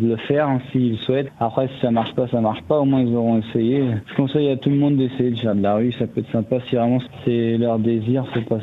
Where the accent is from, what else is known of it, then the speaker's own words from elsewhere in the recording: Le Mans, Pays de la Loire, France; born there; je suis né au Mans, j'ai commencé à jouer dans la rue du Mans vers 16 ans